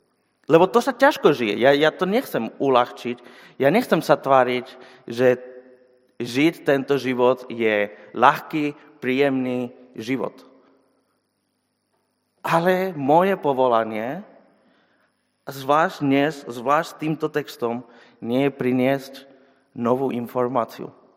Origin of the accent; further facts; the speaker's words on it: Spain; Slovak is a second language; now in Žilina, Slovakia; ChatGPT vám bude oveľa lepším pomocníkom ako Španiel zo Žiliny.